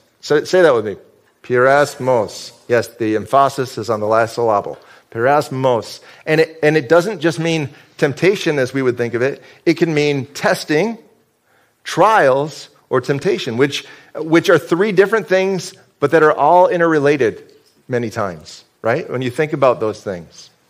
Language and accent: English; Fulton, New York, United States; I grew up in Fulton, so we pick on Oswego.